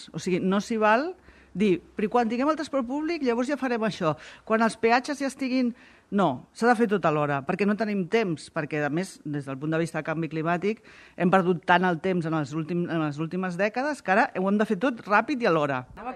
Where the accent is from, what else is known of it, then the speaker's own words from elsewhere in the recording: Catalonia, Spain; Jo sóc del Maresme